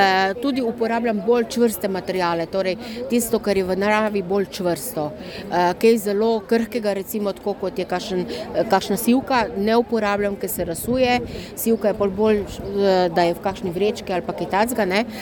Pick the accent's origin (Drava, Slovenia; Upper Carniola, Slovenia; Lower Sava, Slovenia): Lower Sava, Slovenia; Brežice; Jaz sem iz Brežic.